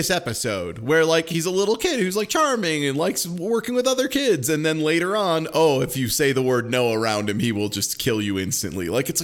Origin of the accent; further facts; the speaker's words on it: Midwest, United States; Like, I'm a Midwesterner. I'm gonna do it.